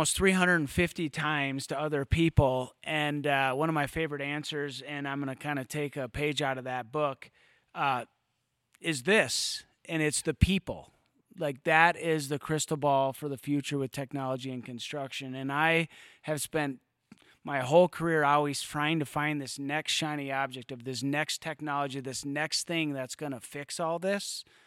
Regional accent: Denver, Colorado, United States; in my hometown, the 303 Denver, Colorado.

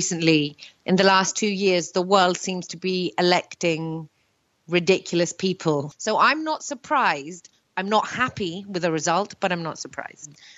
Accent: Greece; I'm a comedian and I'm from Greece.

